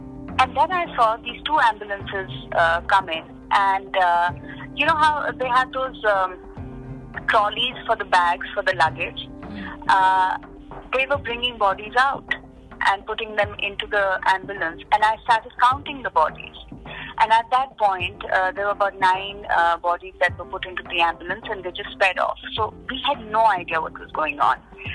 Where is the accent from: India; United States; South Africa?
India; Jammu and Kashmir; I'm from Kashmir, so I'm used to gunfire.